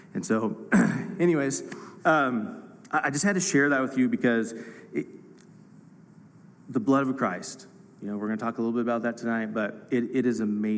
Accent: California, United States; I'm actually from another state, and I am from California.

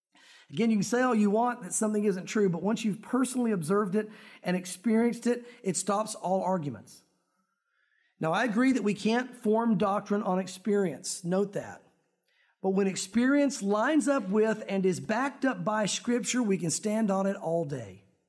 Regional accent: the South, United States; a lot of us believe certain things because we were raised in the South and because of the culture.

